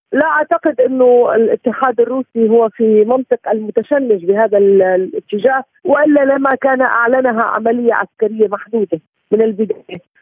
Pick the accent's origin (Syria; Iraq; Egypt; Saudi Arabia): Syria; ونحن سوريين،